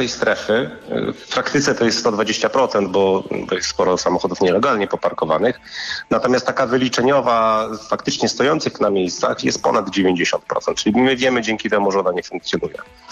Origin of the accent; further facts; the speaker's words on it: Gumieńce, West Pomeranian Voivodeship, Poland; Ja jestem z Gumieniec, w związku z tym tam jest zupełnie inny problem z parkowaniem.